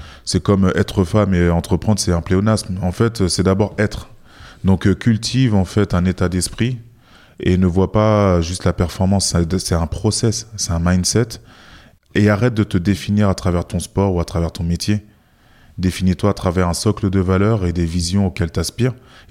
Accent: France; moi je suis français d'origine ghanéenne

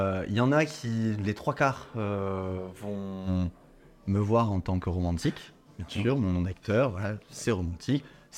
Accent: Toulouse, Occitanie, France; je suis toulousain, hein, le sud, quoi, le sourire.

